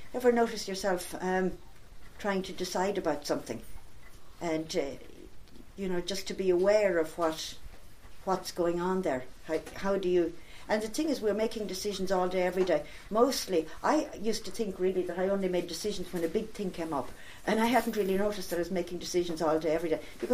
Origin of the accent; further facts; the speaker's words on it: Ireland; I noticed for myself as an Irish person, it was only when I travelled abroad that I realised that sometimes people thought a different way.